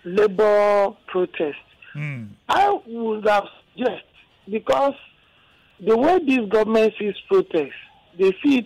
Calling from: Orile Gomu, Lagos, Nigeria; I'm calling from Orile Gomu.

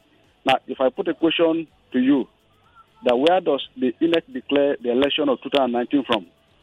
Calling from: Agege, Lagos, Nigeria; I'm calling from Agege.

